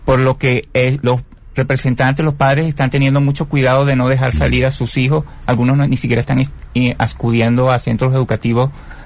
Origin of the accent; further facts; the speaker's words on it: Maracay, Aragua, Venezuela; Yo, Maracay.